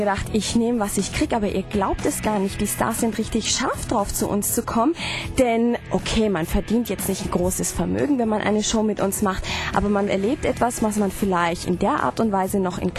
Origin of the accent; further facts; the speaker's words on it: Iran; now in Germany; Ich komme ursprünglich aus Persien, also ich bin persischer Preuße. Ich bin 29 Jahre alt und ich fühle mich in Franken pudelwohl.